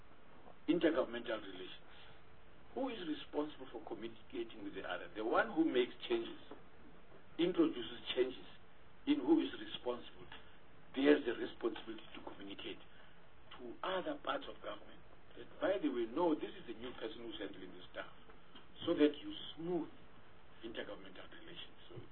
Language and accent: English; Mpumalanga, South Africa; because we come from Mpumalanga, we must give you this message formally in a meeting.